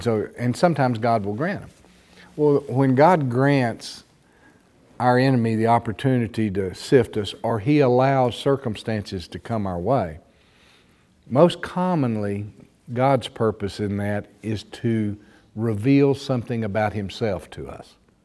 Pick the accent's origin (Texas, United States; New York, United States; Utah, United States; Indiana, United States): Texas, United States; Now, we grew up in West Texas saying, be your own man, be your own woman